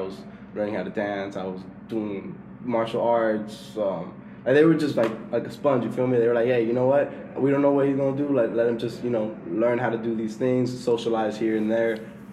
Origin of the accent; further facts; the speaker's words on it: Miami Shores, Florida, United States; I had a good childhood. I was raised in Miami Shores.